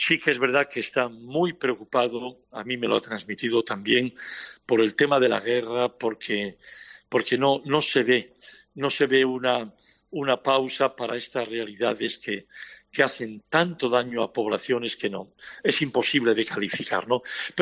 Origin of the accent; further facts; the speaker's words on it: Asturias, Spain; Entonces me tira todo el fútbol de mi tierra, porque insisto, tengo el defecto de que soy muy asturiano.